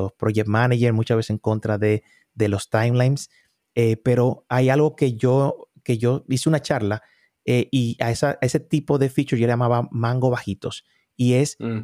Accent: Dominican Republic; moved away; vengo originalmente de República Dominicana. Ahí empecé la mayor parte de mi carrera profesional. Aquí solamente tengo 8 años.

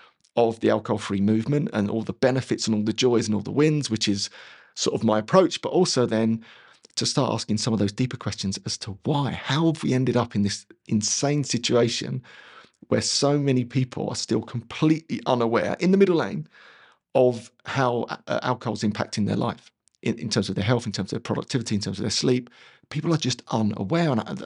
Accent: Dagenham, London, United Kingdom; I was this little tough kid growing up in Dagenham, and I loved bird watching and knitting with my nans.

